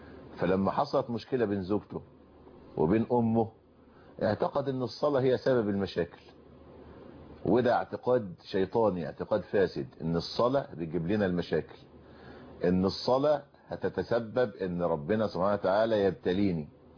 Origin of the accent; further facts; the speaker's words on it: Egypt; وطبعا احنا عندنا في مصر دايما نستهزئ ونسخر بهؤلاء الذين لا يصلون